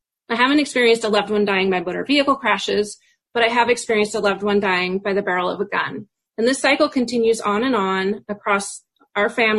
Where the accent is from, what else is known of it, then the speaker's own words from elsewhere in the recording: Veneta, Oregon, United States; I grew up in Vinita, about 15 minutes west of Eugene, and home of the Oregon Country Fair.